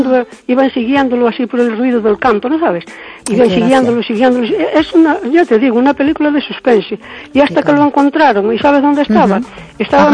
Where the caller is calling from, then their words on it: Cespón, Galicia, Spain; de Cespón.